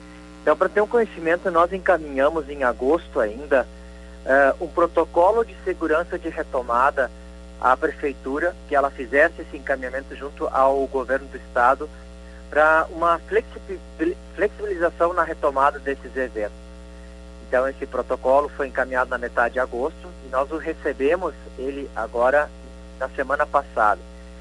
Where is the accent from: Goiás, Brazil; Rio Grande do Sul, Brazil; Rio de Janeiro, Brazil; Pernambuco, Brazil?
Rio Grande do Sul, Brazil; Porque nós somos gaúchos, a gente gosta de confraternizar, a gente gosta de dançar